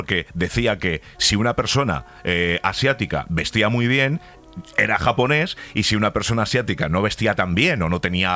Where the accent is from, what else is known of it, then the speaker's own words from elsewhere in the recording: Torrejón de Ardoz, Community of Madrid, Spain; yo crecí en Torrejón de Ardoz, en la época, además, donde estaban los afroamericanos.